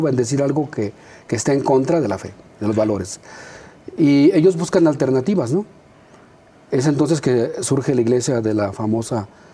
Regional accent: Tonalá, Jalisco, Mexico; En Tonalá también se puede, yo soy de Tonalá.

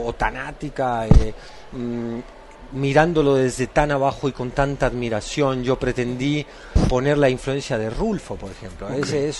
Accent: Argentina; now in Mexico; Soy mexicano, aunque fui argentino. Okay. Y hay una manera infinita de decirlo. Sigo siendo argentino, aunque mi corazón es mexicano. Seré claro, siempre mexicano, aunque guardo un pedazo de argentinidad.

